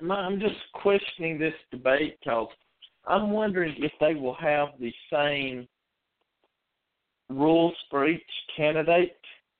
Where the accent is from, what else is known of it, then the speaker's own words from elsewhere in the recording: North Carolina, United States; The first is a protest in Charlotte, North Carolina, my home state, about an hour and 30 minutes southwest of me.